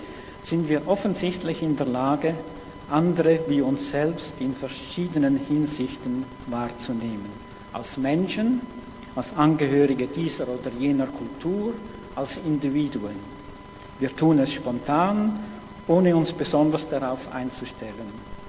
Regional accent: Switzerland; In meinem Land, meinem Herkunftsland, der Schweiz

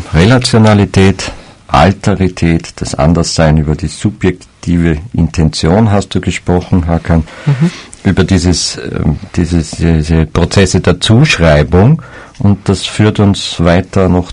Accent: Austria; now in Vienna, Austria; wenn ich angesprochen bin als Österreicher, dann dann gehöre ich einfach dazu, und selbst wenn ich einmal nicht möchte oder so, das hilft mir alles nichts. In Wien bin ich jemand, der, wenn man jetzt nicht vom Österreicher spricht, bin ich jemand, der aus den Bundesländern

